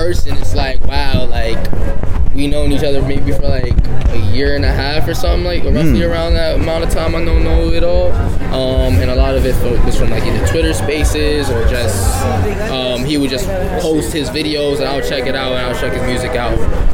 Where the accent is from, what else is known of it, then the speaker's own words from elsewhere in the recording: Bronx, New York, United States; So I'm from the Bronx.